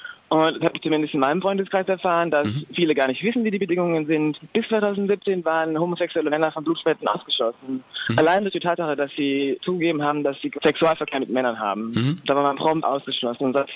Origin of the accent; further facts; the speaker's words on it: Baden-Württemberg, Germany; ja, also ich komme ursprünglich aus Baden-Württemberg. Also ich komme aus einem kleinen Dorf in der Nähe von Heidelberg.